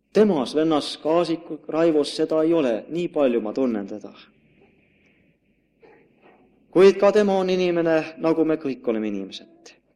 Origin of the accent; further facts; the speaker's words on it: Saare County, Estonia; Sest ma olen saarlane ja ma jään saarlaseks ka edaspidi, siis kui ma lahkun siit, sellepärast, et mind suunatakse mujale.